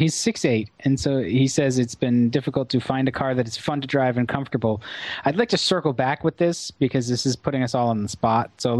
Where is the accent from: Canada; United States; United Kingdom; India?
United States; I grew up in America.